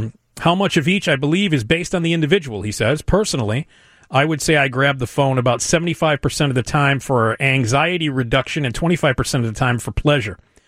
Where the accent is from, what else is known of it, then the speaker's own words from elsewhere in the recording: Australia; As an Australian, you get a straight pass because you could just call someone mate.